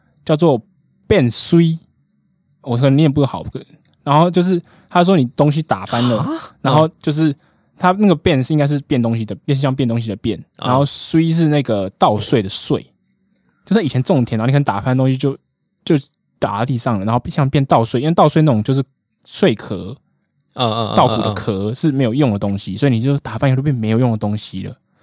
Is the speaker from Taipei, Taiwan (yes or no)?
yes; Taipei, Taiwan; 我们是台北人观点